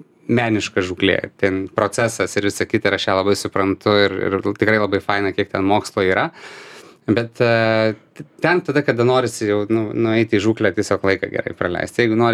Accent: Marijampolė County, Lithuania; užaugau su Dargo kaime, vaikystė leido Šakių rajone ir mūsų sodyba, tuo metu namai, buvo, nu, grubiai pasakysiu, iki 500 metrų nuo Nemuno.

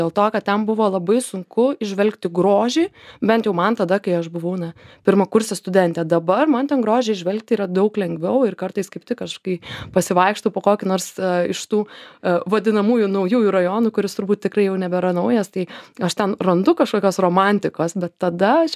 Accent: Ukmergė, Vilnius County, Lithuania; moved away as an adult; now in Vilnius, Lithuania; aš esu iš Ukmergės. Aš ten augau, ten prabėgo mano vaikystė ir Vilniuje aš atsidūriau kaip ir daugybė žmonių, tada, kai jau įstojau studijuoti šiuo atveju Vilniaus universitetą.

